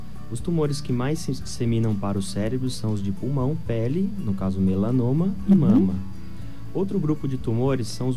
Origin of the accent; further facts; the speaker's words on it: São Paulo, Brazil; moved away as an adult; Eu venho do interior de São Paulo, na verdade, formação na capital de São Paulo, e cheguei semana passada